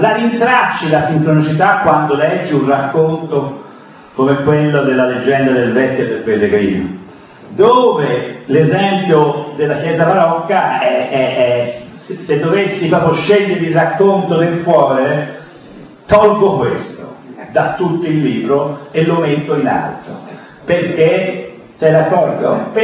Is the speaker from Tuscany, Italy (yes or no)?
yes; Florence, Tuscany, Italy; Devo essere sincero, da buon fiorentino ho proprio detto